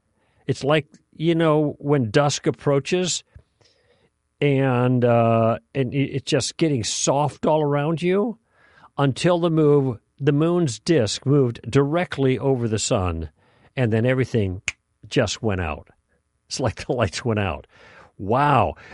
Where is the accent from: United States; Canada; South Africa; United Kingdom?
United States; Illinois; across the river, and into Illinois, my home state.